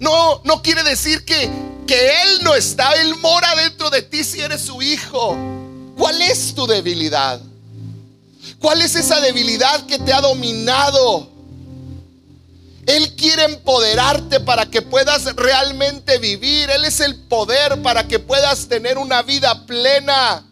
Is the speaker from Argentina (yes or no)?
no; Mexico; como cualquier mexicano que está súper bien preparado para cuando se va la luz